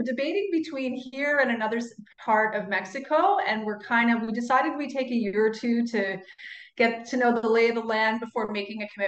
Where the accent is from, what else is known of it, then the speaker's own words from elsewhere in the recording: Montreal, Quebec, Canada; also born or lived in Calgary, Canada; I'm originally from Montreal, Quebec in the east, but I had